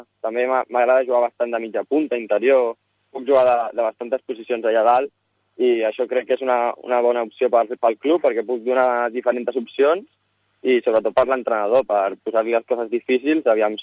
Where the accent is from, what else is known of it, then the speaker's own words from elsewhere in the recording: Esplugues de Llobregat, Catalonia, Spain; som amics des dels 3 anys perquè som veïns d'Espluga